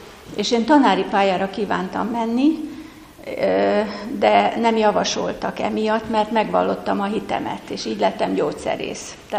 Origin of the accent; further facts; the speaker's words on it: Vojvodina, Serbia; Sárközi faluból, ahonnan én is származok, onnan le a délvidékről, Bácskából